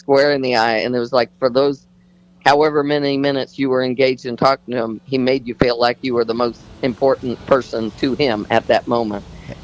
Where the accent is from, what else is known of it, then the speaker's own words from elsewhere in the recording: St. Petersburg, Florida, United States; And of course, growing up in St. Pete, I don't know if you remember this.